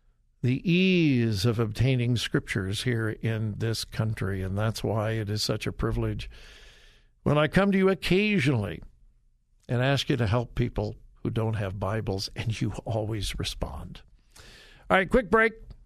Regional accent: California, United States; Because growing up in California, it was Lancaster. Here in central Ohio, it's Lancaster.

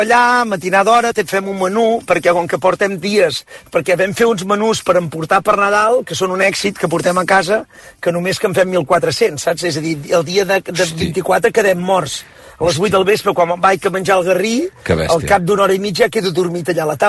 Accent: Monistrol de Calders, Catalonia, Spain; born there; nosaltres vam néixer al Monistrol de Calders, un poblet molt petit

